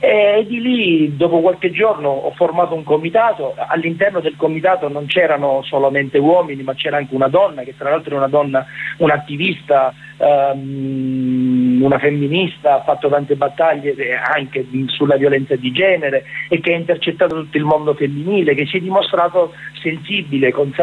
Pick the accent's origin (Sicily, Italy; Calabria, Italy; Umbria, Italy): Sicily, Italy; Io sono siciliano